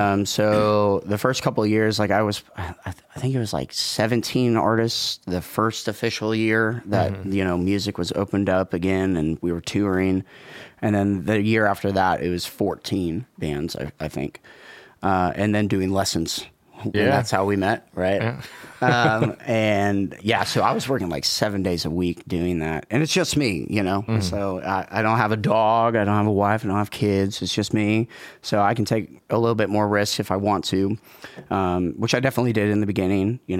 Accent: Kansas City, Missouri, United States; I'm originally from Kansas City. I love Kansas City. It's a really cool place.

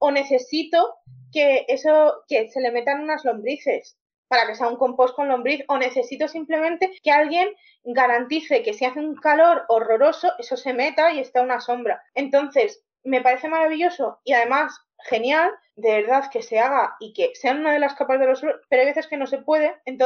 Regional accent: Cartagena, Region of Murcia, Spain; y yo que vengo de Cartagena, vengo a decir que es que Murcia el agua no le va bien.

